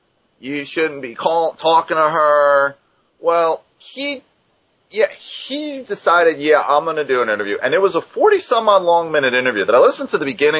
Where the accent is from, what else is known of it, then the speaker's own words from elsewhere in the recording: New York, United States; moved away as an adult; I came from New York.